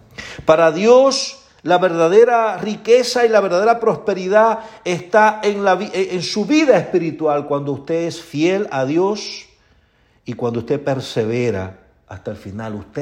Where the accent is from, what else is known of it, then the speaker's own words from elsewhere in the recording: Cuba; es el segundo dirigente que tiene que ver con la energía eléctrica en mi país, en Cuba.